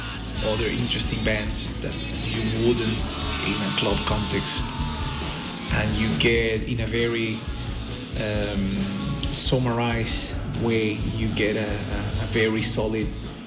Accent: Venezuela; when I was growing up in Venezuela.

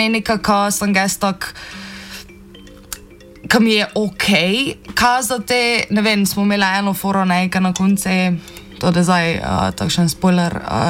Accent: Mura, Slovenia; samo pač Prekmurci smo ful tak tisto

